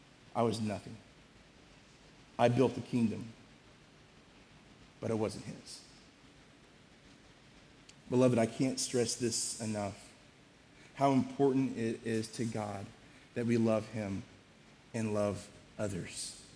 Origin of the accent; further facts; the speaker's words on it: Missouri, United States; also born or lived in Illinois; Right now, I'm from Missouri, right?